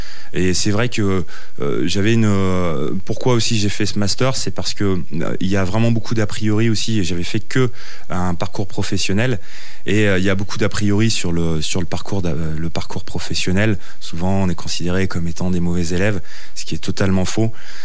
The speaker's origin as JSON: {"language": "French", "town": "Voiron", "region": "Auvergne-Rhône-Alpes", "country": "France", "said": "Alors, je ne suis pas originaire des monts du Lyonnais, je suis originaire de Voiron."}